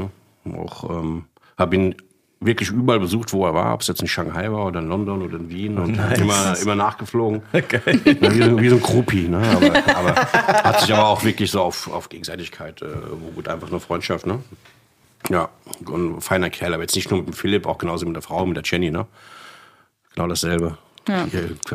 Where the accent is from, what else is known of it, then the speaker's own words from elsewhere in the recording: Frankfurt, Hesse, Germany; born there; gebürtiger Frankfurter